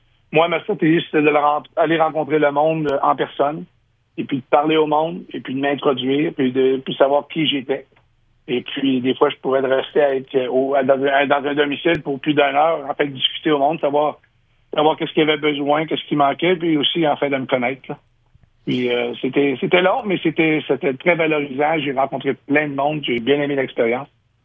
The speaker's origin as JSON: {"language": "French", "town": "Quebec City", "region": "Quebec", "country": "Canada", "tie": "born or raised there", "moved": "as an adult", "lives_now": "Ottawa, Canada", "said": "je suis originaire de Québec, fait que c'est pour ça que je parle français, même si mon nom est anglophone, là. J'ai vécu 20 ans à Québec, et je suis déménagé à Ottawa, là, 20 ans. Je demeure dans la région, ça fait plus de 32 ans"}